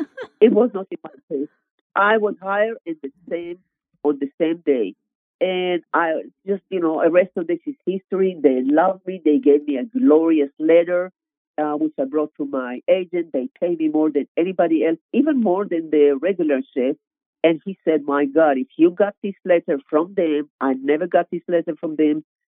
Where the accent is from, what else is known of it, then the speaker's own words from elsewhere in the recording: Israel; English is a second language; because obviously I have a different accent. So, yes. Of course, Mr. Bob Hope asked, where are you from? And I said, I'm from Israel.